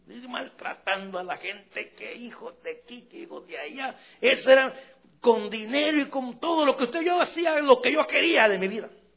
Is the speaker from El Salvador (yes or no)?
yes; El Salvador; en mi país, en El Salvador